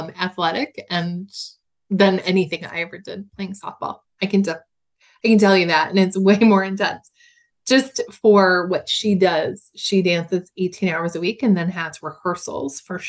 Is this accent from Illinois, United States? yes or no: yes; Chicago, Illinois, United States; like we're all from Chicago.